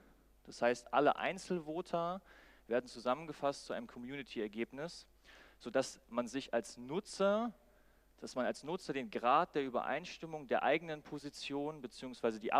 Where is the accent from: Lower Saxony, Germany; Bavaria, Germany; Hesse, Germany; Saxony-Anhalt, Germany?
Lower Saxony, Germany; Göttingen; ich komme aus Göttingen